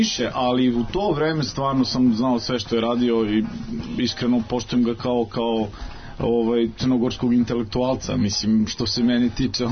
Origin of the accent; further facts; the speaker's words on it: Kotor, Kotor Municipality, Montenegro; ja sam odrastao u Kotoru, mislim, tako da... znamo se iz tog terena, mislim, znamo okruženje.